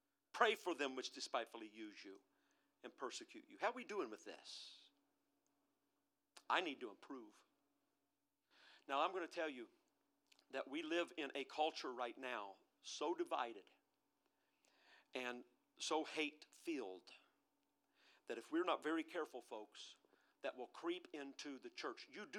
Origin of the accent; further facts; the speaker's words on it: United States; Before I'm an American, I am a Christian.